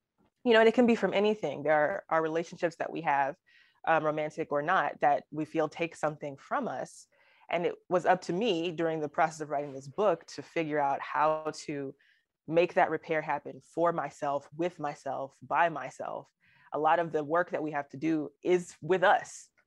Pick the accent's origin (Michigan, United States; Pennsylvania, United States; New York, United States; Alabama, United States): Alabama, United States; People who don't know that I'm from Alabama, because I don't really have an accent, they'll, you know, when I say, oh, I'm from Alabama